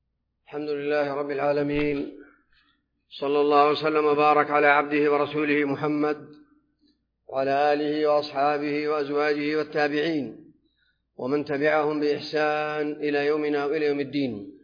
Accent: Saudi Arabia; ما نعيش في بلادنا المملكة العربية السعودية

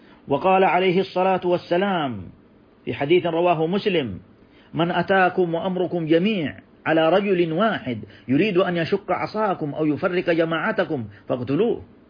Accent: Saudi Arabia; النعم التي نعيشها في بلادنا المملكة العربية السعودية

